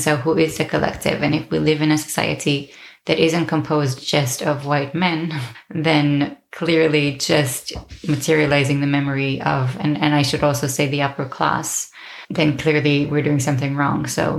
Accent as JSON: {"language": "English", "country": "Israel", "said": "I'm coming from Israel and I'm a Jewish Ashkenazi woman."}